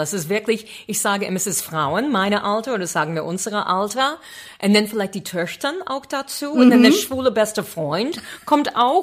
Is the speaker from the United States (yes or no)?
yes; United States; German is a second language; Weil ich bin Amerikanerin. Ich weiß, man hört das nicht mehr.